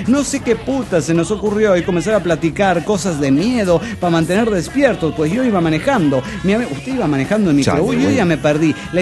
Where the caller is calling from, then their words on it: Managua, Nicaragua; de Managua, Nicaragua.